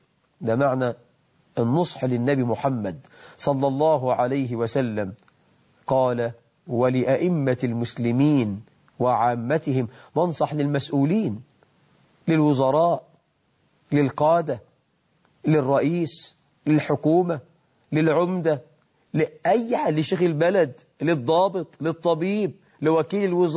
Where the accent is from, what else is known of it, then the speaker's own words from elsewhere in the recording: Egypt; اللهم اجعل بلدنا مصر أمنا أمانا، رخاء سخاء